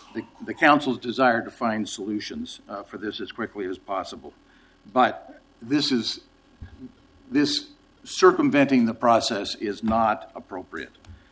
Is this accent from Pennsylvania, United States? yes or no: no; Portland, Oregon, United States; I was born in Portland, have lived in Portland.